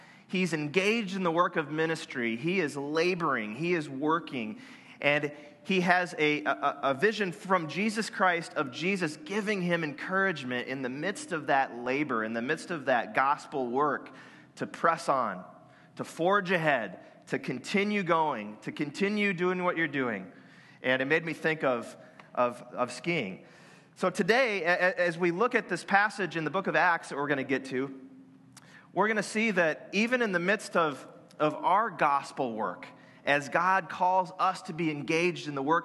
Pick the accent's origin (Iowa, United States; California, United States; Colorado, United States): Iowa, United States; So, you know, my wife and I, Sarah and I, we are from Iowa